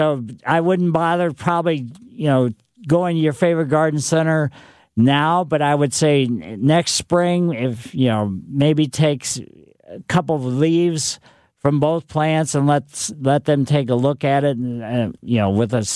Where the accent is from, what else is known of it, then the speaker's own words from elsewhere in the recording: Ellisville, United States; I grew up on Maple Lane in Ellisville